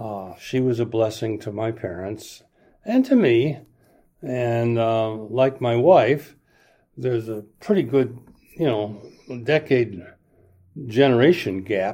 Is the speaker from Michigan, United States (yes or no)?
yes; Bay City, Michigan, United States; also born or lived in Owosso; I was born in Owosso, Michigan, outside of, from a little town called Chesaning, where my father was a school teacher in May of 1937. And I grew up pretty much in the lower part of Michigan.